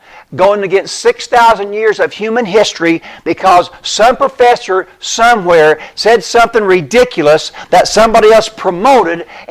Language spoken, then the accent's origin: English; Bone Gap, Illinois, United States; I'm a hick from Bone Gap, from Albion.